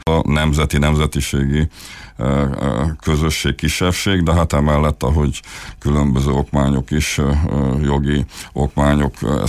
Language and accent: Hungarian; Transylvania, Romania; Hát mi Transzilvániába jöttünk, nem Dracula országából, hanem mi egy erdélyi magyarok vagyunk